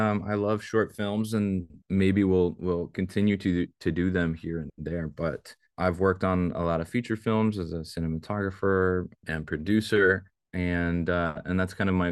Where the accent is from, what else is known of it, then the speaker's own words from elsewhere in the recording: Potterville, Michigan, United States; I'm from Potterville and wanted to, I knew if I was going to be on the stage, I wanted to, kind of dedicate that moment to my parents and sort of my small town roots